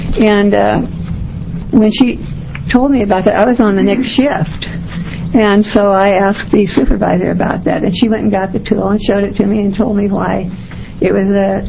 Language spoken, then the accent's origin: English; Oregon, United States; from Clackamas County, and I was chair of the Election Integrity Project for the past 3 years.